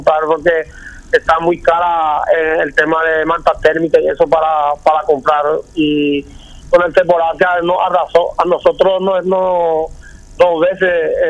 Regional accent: Coronel Oviedo, Caaguazú, Paraguay; Yo soy de Coronel Oviedo.

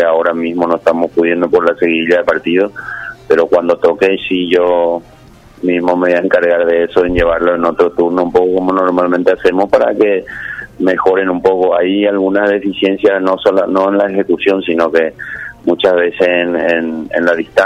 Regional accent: Paraguay; born or raised there; first language Guarani; Spanish is a second language

